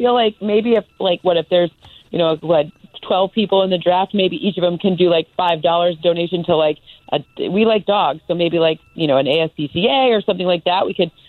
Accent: Michigan, United States; I'm from Michigan, so maybe I don't undervalue Matthew Stafford

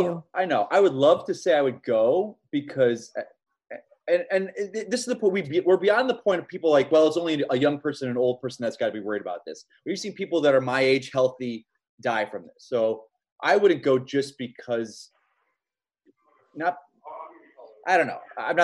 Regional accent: Florida, United States; Like, I'm sad to say I'm from Florida, but my God.

